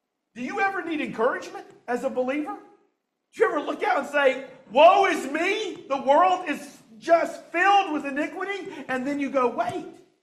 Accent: Deep South, United States; I grew up in the Deep South. There are like 600 church buildings per square inch.

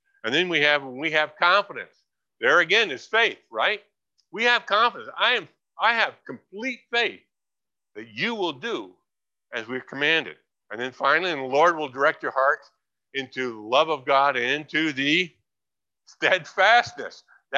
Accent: California, United States; I remember growing up in California.

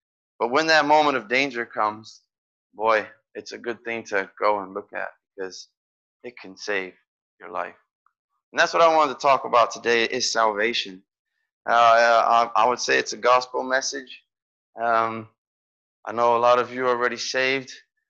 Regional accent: Brazil; I grew up in Brazil, and I lived in Brazil, and we were going to come to the States for the summer

